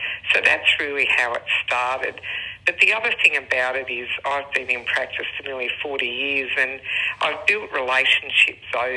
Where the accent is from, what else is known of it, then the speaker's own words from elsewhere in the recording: Tamworth, New South Wales, Australia; So because we're in the regions, and I grew up in Tamworth